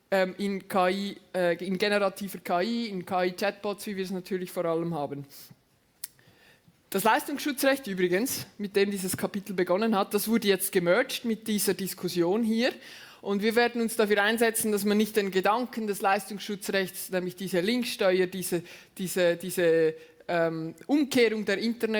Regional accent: Lucerne, Switzerland; Wir gehen in meinen Heimatort oder meinen Wohnort nach Luzern

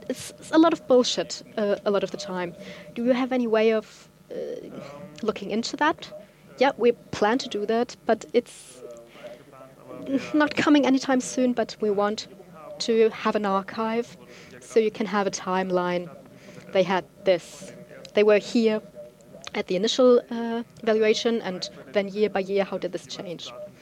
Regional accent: Austria; I'm from Austria

